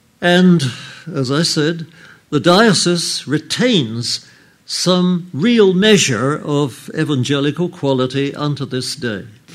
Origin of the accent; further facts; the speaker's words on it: England, United Kingdom; I come from England, and I have funny ideas.